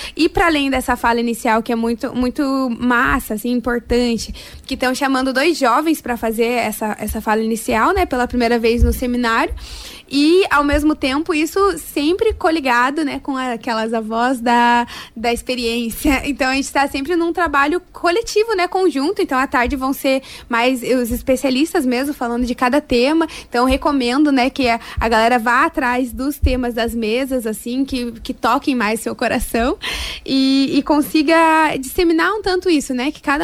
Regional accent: Curitiba, Paraná, Brazil; eu venho lá de Curitiba, lá sou estudante de filosofia na UFPR

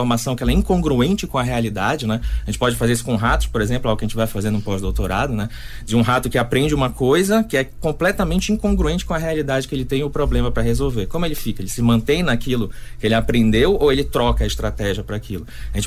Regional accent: Pará, Brazil; porque eu sou paraense, vim lá do Pará, né?

